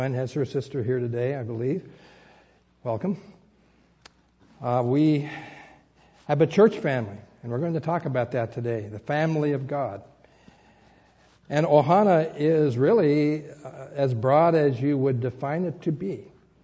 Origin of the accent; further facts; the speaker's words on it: Oakland, California, United States; We grew up together in Oakland. You can understand why I can call him my brother. We slept in bunk beds in our bedroom in East Oakland for years.